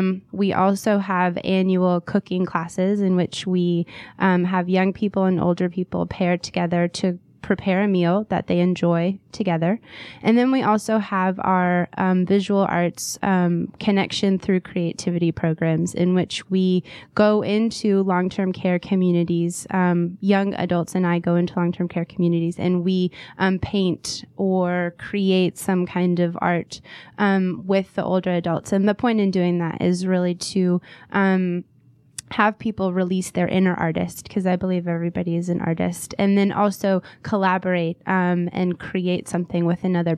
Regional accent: Dallas, Texas, United States; born there; also born or lived in Indianapolis; I was born in Dallas, Texas, and then I lived in Indianapolis. I went to the International School of Indiana, and I was bilingual for a while. I could speak English, Spanish, and French.

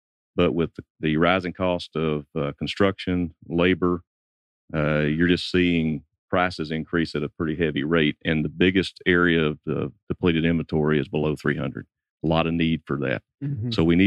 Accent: Canton, United States; To give you an example, in my hometown of Canton, we're looking at any 350 and up

